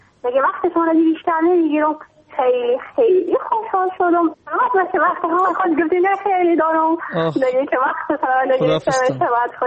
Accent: Iran; ما خواهر کوچیک هستم، … از ایران هستم.

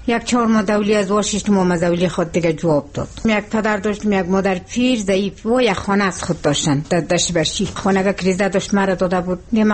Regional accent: Maidan Wardak, Afghanistan; از اینی میدان وردک هستیم دیگه، از آره میدان وردک

